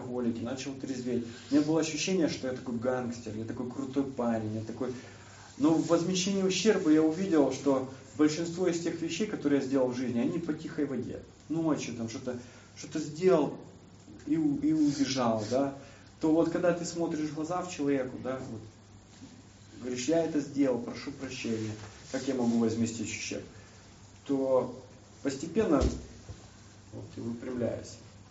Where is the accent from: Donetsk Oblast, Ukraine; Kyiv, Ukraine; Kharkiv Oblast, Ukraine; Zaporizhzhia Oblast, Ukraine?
Zaporizhzhia Oblast, Ukraine; Zaporizhzhia; Я специально поехал в Запорожье, в родной город